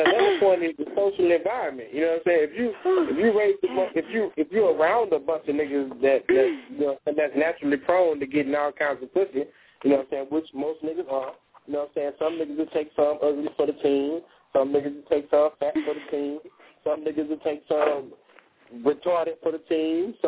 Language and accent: English; Texas, United States; I was born and raised in Fifth Ward, East Texas, man.